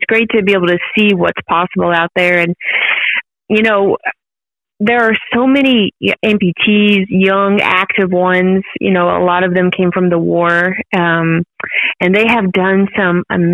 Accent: Oklahoma, United States; there's an amputee girl from my hometown in Oklahoma

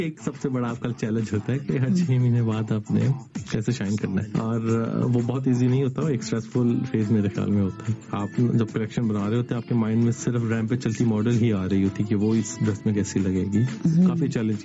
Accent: Faisalabad, Punjab, Pakistan; also born or lived in Lahore; now in London, United Kingdom; فیصل آباد سے جب میں نے اپنے ایجوکیشن کمپلیٹ کی تھی، پھر میں لاہور آیا تھا

